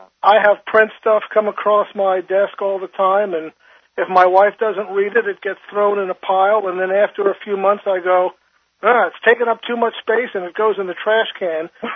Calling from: Arlington, Virginia, United States; I'm in Arlington, Virginia.

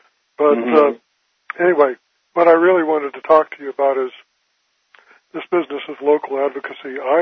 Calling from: Mountain View, California, United States; I'm calling from Mountain View, California.

